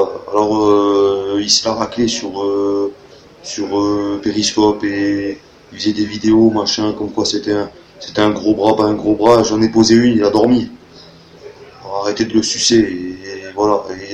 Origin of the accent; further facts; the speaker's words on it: Lyon, Auvergne-Rhône-Alpes, France; Bon, je suis un pélo du secteur, je suis de Lyon.